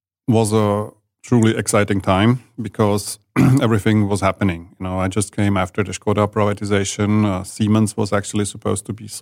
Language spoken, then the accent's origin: English; Prague, Czechia; also born or lived in Switzerland; I was born in Prague. I'm a Pragian, I'm a Czech. I come from this region.